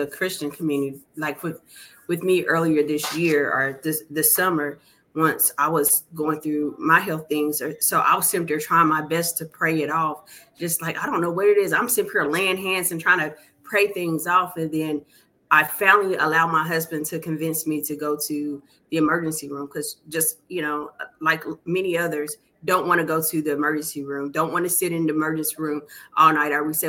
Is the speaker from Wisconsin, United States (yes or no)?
no; Alabama, United States; I'm from Alabama